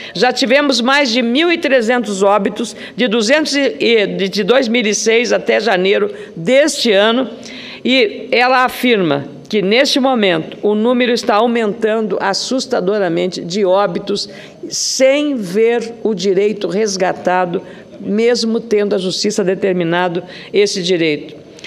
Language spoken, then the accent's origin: Portuguese; Rio Grande do Sul, Brazil; lá do meu estado, no Rio Grande do Sul